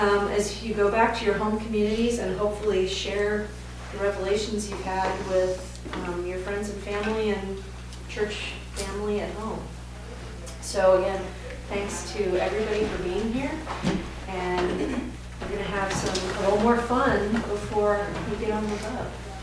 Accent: Texas, United States; I don't want to say all y'all because I'm from Texas

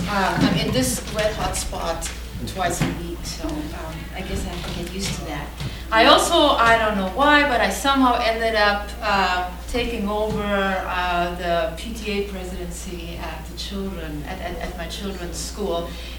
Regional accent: Spain; accent: German; English is a second language; And the accent you hear is German. I'm German, but born and raised in Spain.

